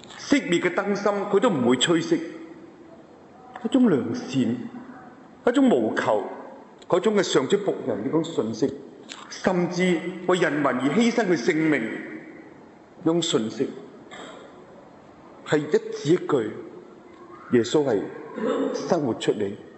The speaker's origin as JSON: {"language": "Cantonese", "country": "China", "said": "因为过去佢哋嘅思想同我哋中国人一样啊"}